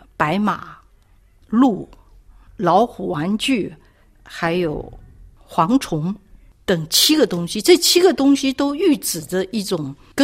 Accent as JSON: {"language": "Chinese", "region": "Fujian", "country": "China", "said": "所以香港脚对我们福建人来说呢，就是谁都知道"}